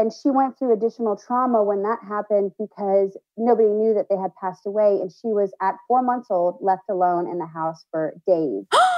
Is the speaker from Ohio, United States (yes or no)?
no; Texas, United States; also born or lived in Denver, Colorado; I was born in Denver, but I was raised primarily in Texas.